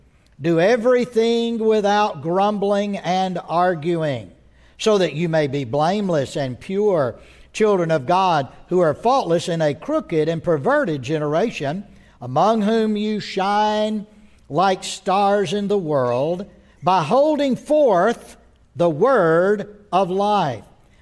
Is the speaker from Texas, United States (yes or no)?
yes; Texas, United States; Now, I know I'm from Texas. I've lived in Texas 50 years.